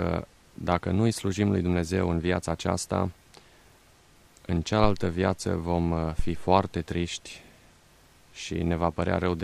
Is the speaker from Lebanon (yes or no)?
no; Timișoara, Timiș County, Romania; born there; sunt născut în Timișoara.